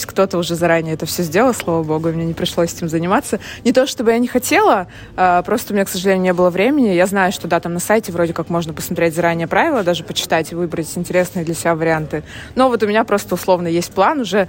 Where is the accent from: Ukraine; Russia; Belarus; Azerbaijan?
Russia; Chelyabinsk, Chelyabinsk Oblast; Ну, то есть, так для меня немножко дико, я же из Челябинска.